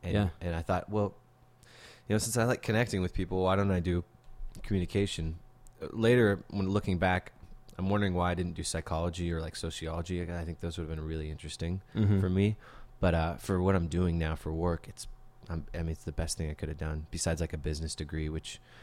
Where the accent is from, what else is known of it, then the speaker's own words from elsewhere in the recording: Bellingham, Washington, United States; I'm from Bellingham.